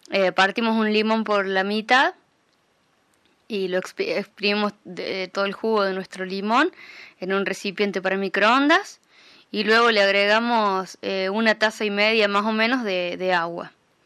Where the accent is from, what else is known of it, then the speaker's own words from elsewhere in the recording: Argentina; de Argentina y esta vez vengo con un truconsejo